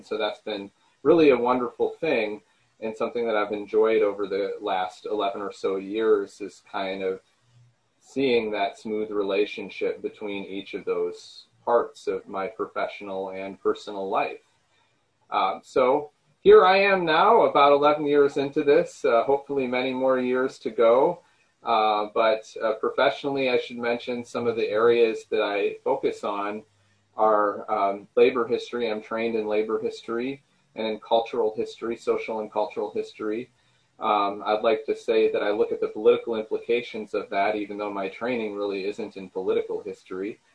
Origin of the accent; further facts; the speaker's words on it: Lansing, Michigan, United States; born there; I was born in Lansing, Michigan, and the son of a elementary school teacher, my mother, and my father is an archaeologist.